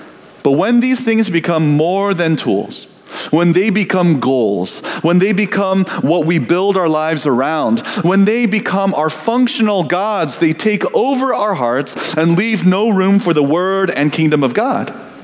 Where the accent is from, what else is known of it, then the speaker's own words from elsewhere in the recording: Indiana, United States; When I was growing up in Indiana, my parents had a small garden in the backyard that you could see from the window above the kitchen sink.